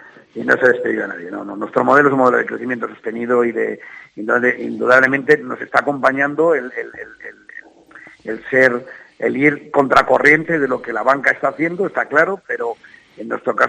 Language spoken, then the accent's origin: Spanish; Castile and León, Spain; nosotros, somos gente rural, somos gente de pueblo con mucho orgullo, ¿no? Somos zamoranos